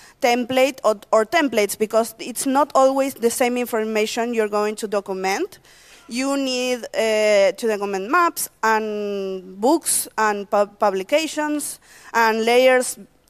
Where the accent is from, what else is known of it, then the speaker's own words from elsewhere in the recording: Argentina; I'm from Argentina.